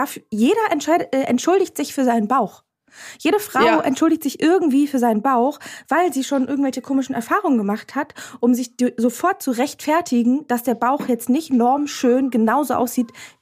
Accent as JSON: {"language": "German", "town": "Parchim", "region": "Mecklenburg-Vorpommern", "country": "Germany", "tie": "born or raised there", "said": "War einkaufen in Parchim City, in meiner alten Heimat."}